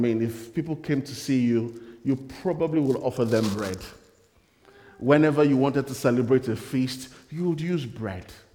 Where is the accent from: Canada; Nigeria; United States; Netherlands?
Nigeria; I remember growing up in Nigeria and the appeal for fresh bread.